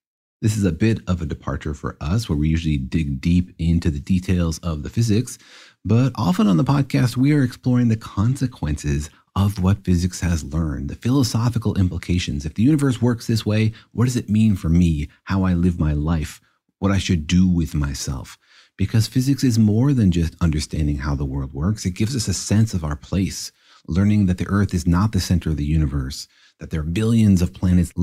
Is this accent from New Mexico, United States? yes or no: yes; Los Alamos, New Mexico, United States; when I was growing up in Los Alamos, you know, physics was in the air. There were physicists everywhere. People were doing physics all over the place. You know, it's a small mountain town, and it's really dominated by the lab.